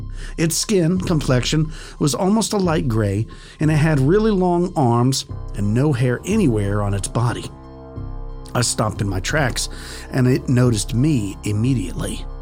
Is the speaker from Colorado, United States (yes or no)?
no; Janesville, Wisconsin, United States; I'm from Janesville, Wisconsin.